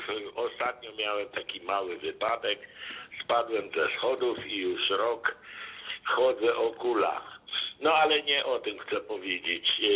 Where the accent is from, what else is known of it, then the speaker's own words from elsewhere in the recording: Gdynia, Pomeranian Voivodeship, Poland; born there; urodziłem się w Gdyni